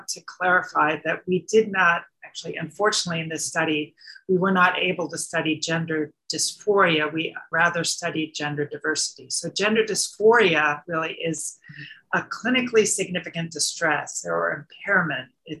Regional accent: United States; now in Netherlands; being an American living in the Netherlands

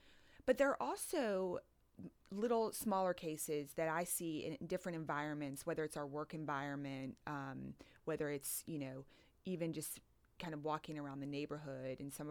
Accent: Charlottesville, Virginia, United States; I mean, remember, I grew up in Charlottesville, so I had like Virginia basketball

